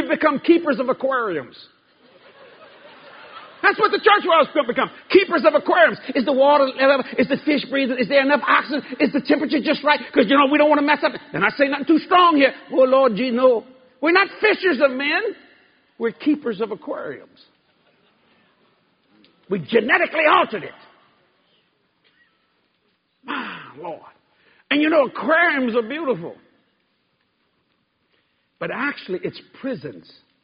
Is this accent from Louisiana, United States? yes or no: yes; Louisiana, United States; I had a hard time speaking English. I'm a Cajun.